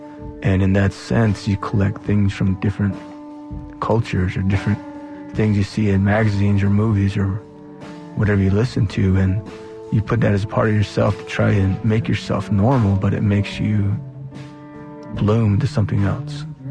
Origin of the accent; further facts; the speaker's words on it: United States; as a little Navajo boy growing up on the Navajo reservation